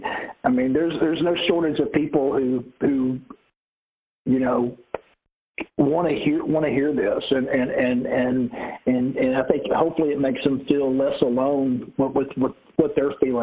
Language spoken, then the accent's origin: English; Alabama, United States; Cooley and I grew up in North Alabama, and growing up there